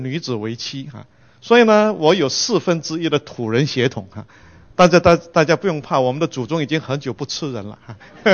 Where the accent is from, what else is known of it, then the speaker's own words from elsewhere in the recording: Malaysia; 他介绍我是从马来西亚来的，其实我是第三代的华裔哈。